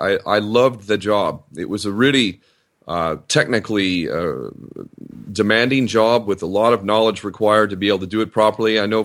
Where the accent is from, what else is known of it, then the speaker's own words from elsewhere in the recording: United States; I was also born and raised in America and grew up to believe that my nation is the greatest in the world